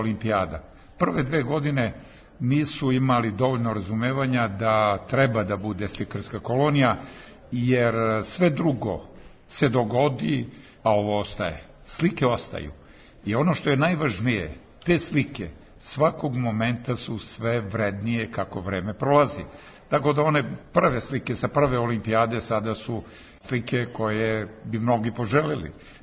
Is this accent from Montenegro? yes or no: no; Despotovac, Šumadija and Western Serbia, Serbia; Ja dolazim iz Resave, iz Despotovca, pored manastira Manasije, sam odrastao